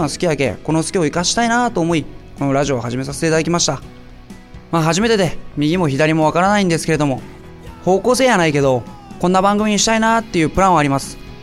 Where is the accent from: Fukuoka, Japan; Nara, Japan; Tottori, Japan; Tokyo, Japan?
Fukuoka, Japan; 年は27歳です。もう中堅あたりになりますね、人生で言いますと。で、出身はですけど福岡ですね、九州で生まれ育ちました。